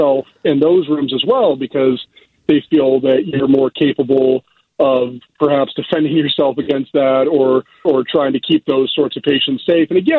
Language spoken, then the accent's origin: English; Dover, Ohio, United States; because I'm from Northeast Ohio originally. I grew up in a small town called Dover